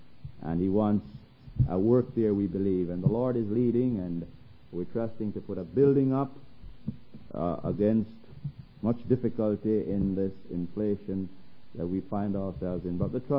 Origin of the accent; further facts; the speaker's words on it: Jamaica; accent: Jamaican; now in United States; So if I was born here, it doesn't necessarily make me an American, because I grew up in Jamaica and have this accent, and now I'm living back in the state of my birth.